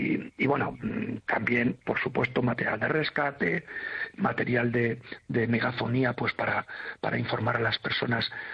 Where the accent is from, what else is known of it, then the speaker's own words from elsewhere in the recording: Galicia, Spain; Los españoles somos solidarios, los gallegos somos solidarios